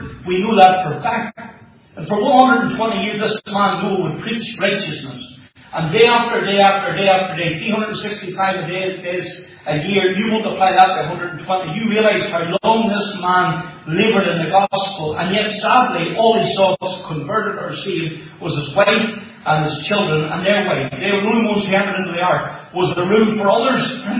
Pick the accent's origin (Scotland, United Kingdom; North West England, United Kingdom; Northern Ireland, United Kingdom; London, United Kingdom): Northern Ireland, United Kingdom; Moneymore; whenever I grew up in Moneymore, we went to this church